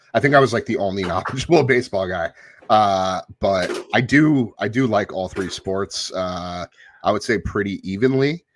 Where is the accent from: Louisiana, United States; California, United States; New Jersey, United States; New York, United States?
New Jersey, United States; Yeah, I'm from the Tri-State area, born and raised in North Jersey.